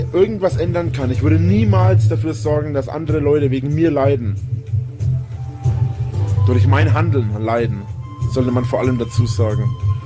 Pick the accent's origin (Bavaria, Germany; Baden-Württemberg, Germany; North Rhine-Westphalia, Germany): Bavaria, Germany; Ich bin Franke mit Leib und Seele, das werde ich immer bleiben